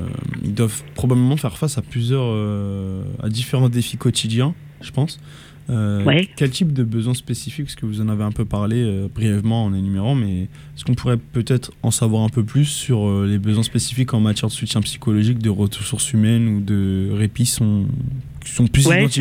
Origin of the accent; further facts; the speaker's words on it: France; Je suis désolé, je suis français, j'ai du mal avec les prononciations de ville québécoise.